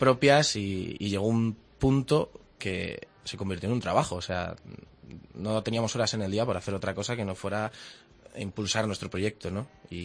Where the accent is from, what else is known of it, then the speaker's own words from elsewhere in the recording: Toledo, Castilla-La Mancha, Spain; now in Cuenca, Spain; ella y yo somos de Toledo, aunque en el DNI pone que somos de Cuenca ya.